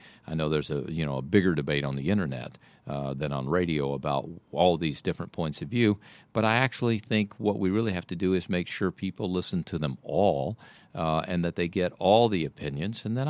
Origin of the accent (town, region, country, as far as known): Mississippi, United States; born or raised there